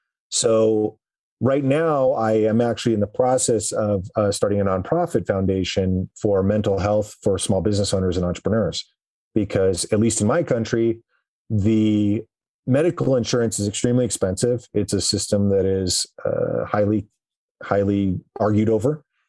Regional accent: Washington, United States; also born or lived in Seattle; now in Denver, United States; I had spent the past 30 years living in Washington State. I grew up in Eastern Washington. I lived in Seattle for the past 10 years before that. And I moved to Denver and didn't know anyone.

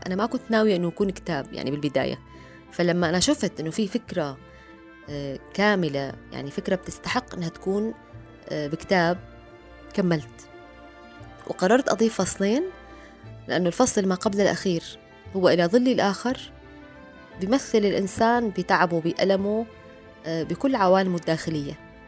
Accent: Daraa, Daraa Governorate, Syria; moved away; لما طلعنا من سوريا، من درعا بالتحديد، كان وقتها الوضع ببلدي المسافرة متأزم

